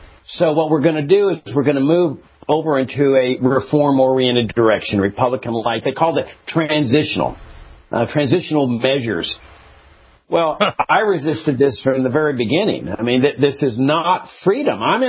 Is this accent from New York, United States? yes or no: no; Laredo, Texas, United States; When I grew up in Laredo, Texas, there on the border, I grew up as a Democrat.